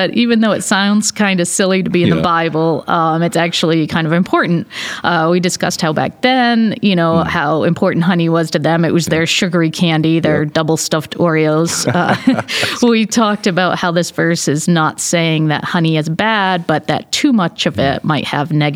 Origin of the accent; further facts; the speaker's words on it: Maine, United States; I'm from Maine, so we.